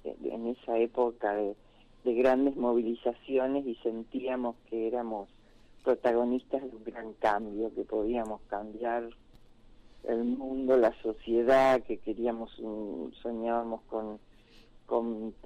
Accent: Santo Tomé, Corrientes, Argentina; moved away as an adult; Nosotros éramos somos de Santo Tomé, Corrientes, mis padres docentes, una familia grande del pueblo, éramos cuatro hermanos, yo la mayor, fui a estudiar a Rosario Ciencia Política.

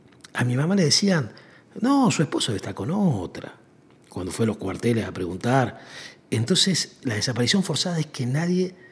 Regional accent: Córdoba, Argentina; now in Buenos Aires, Argentina; soy cordobés, por más que hace muchos años ya vivo acá y ya la tonada me queda poco.

